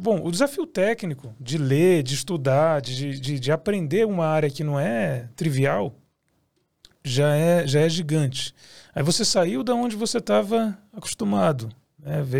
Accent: Rio de Janeiro, Brazil; now in São Paulo, Brazil; eu sou do Rio de Janeiro, vim para São Paulo, né, e tal.

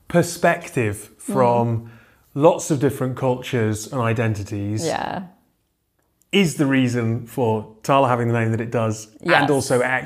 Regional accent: United Kingdom; There's not some pronunciation that me being British and kind of overlooking.

